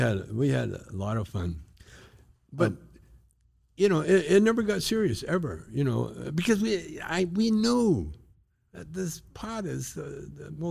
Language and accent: English; Canada; I'm Canadian.